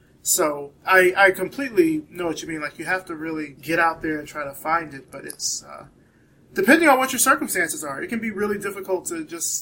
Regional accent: Deep South, United States; I grew up in the Deep South, dirt road country.

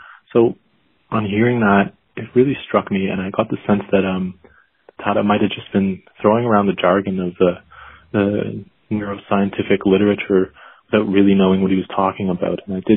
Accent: Canada; As a Canadian and a white guy, I've played hockey with a lot of white guys

